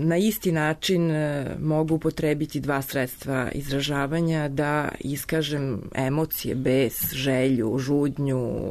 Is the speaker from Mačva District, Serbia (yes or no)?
no; Belgrade, Serbia; now in Rome, Italy; pošto ja sam Beograđanka prema tome. Ja sam Beograđanka koja već dugo živi u Rimu i ja to svoje nosim, to svoje beograđanstvo